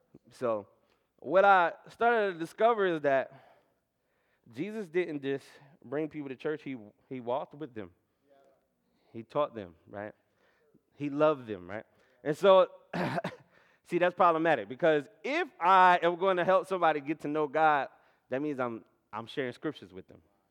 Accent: Atlantic City, New Jersey, United States; So I'm from Atlanta City, New Jersey. I've been never upper class.

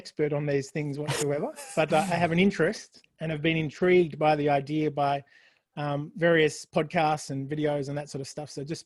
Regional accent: Melbourne, Victoria, Australia; also born or lived in Brisbane; Yeah, so I grew up in Melbourne all my life and then went to Brisbane for 10 years and then came back again.

